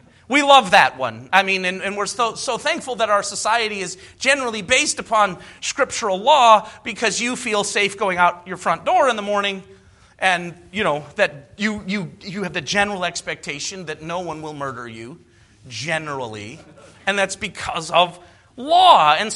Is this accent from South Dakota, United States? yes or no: yes; South Dakota, United States; moved away; You know, I grew up in South Dakota, and I moved away from South Dakota just before, like, speed limit went from 75 to 85